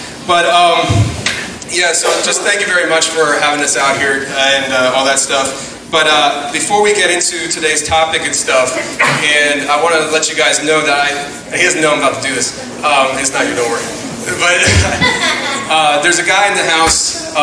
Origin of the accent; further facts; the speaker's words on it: Philadelphia, Pennsylvania, United States; dude, I'm from Philly.